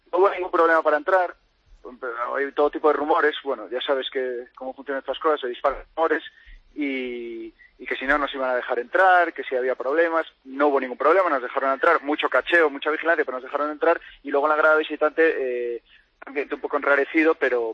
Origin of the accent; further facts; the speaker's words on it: A Coruña, Galicia, Spain; now in Madrid, Spain; yo soy de Coruña, pero yo vivo en Madrid desde hace años